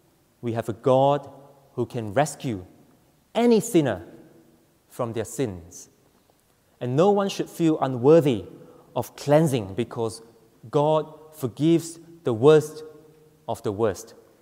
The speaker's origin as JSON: {"language": "English", "country": "Malaysia", "tie": "born or raised there", "said": "Where I grew up in Malaysia, I always look forward to the durian season."}